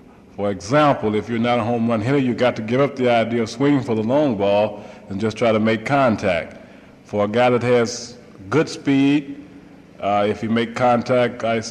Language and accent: English; St. Louis, Missouri, United States; I was born and raised around St. Louis, and I used to go to the ballpark quite a lot.